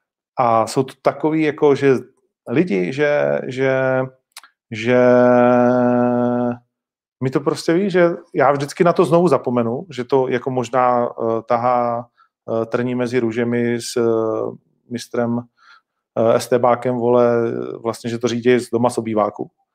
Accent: Moravia, Czechia; I když jako Moravák to Brnu nepřeju

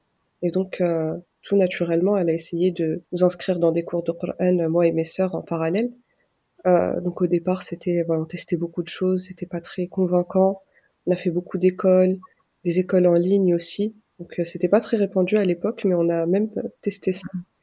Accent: Île-de-France, France; j'ai 23 ans. Je suis originaire d'Île-de-France et je suis toujours étudiante et je suis professeure de Coran aussi à côté.

